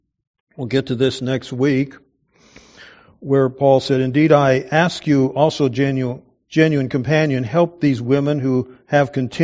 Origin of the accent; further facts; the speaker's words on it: Wichita, Kansas, United States; born there; now in Oregon, United States; it says I was born in Wichita, Kansas at the St. Francis Hospital.